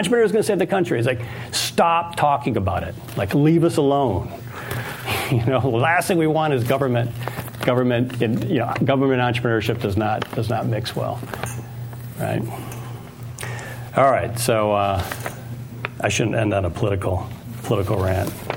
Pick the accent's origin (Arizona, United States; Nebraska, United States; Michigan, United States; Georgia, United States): Michigan, United States; Detroit; You know, I grew up in Detroit.